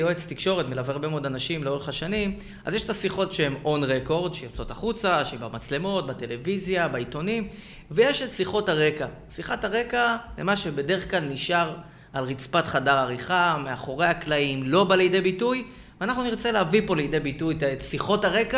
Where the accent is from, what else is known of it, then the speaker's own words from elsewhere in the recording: Rehovot, Central District, Israel; גדלתי ברחובות